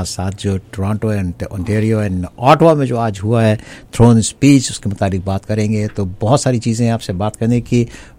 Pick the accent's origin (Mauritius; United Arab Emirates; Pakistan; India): Pakistan; पाकिस्तान में तो आ गई तो यहाँ भी आ सकती है, हम भी पाकिस्तानी हैं